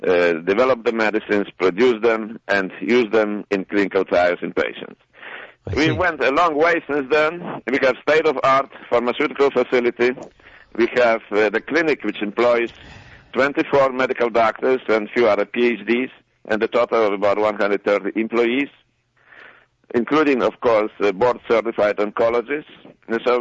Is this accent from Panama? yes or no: no; Poland; English is a second language; moved away as an adult; now in United States; I immigrated from Poland to the United States in 1970s